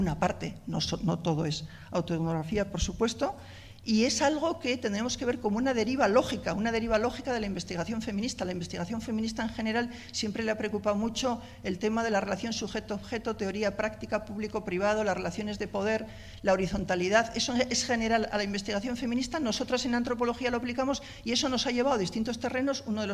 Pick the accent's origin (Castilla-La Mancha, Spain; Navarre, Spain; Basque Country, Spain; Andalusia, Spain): Basque Country, Spain; nosotras que somos del País Vasco, pensamos muy localizadamente.